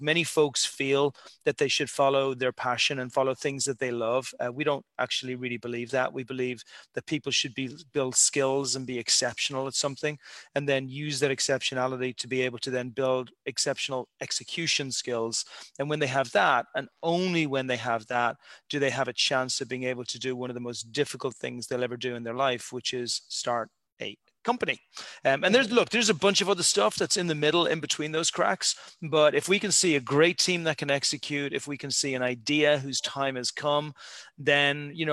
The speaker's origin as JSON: {"language": "English", "country": "Ireland", "said": "as an Irish boy who's come from cold beginnings, I'll call Santa Monica paradise."}